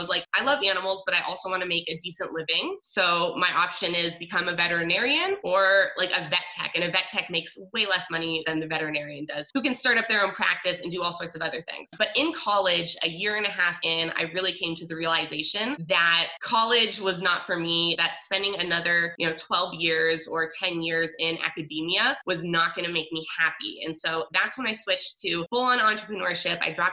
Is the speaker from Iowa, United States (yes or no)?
no; Seattle, Washington, United States; now in Spokane, United States; currently live in Spokane, Washington, so I didn't go too far away, but spent most of my childhood growing up in Seattle